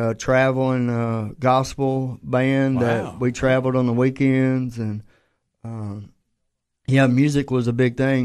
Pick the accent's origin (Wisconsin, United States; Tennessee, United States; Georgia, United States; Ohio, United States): Tennessee, United States; Livingston; I'm 42 years old. I was born and raised in Livingston, Tennessee. Grew up here my whole entire life.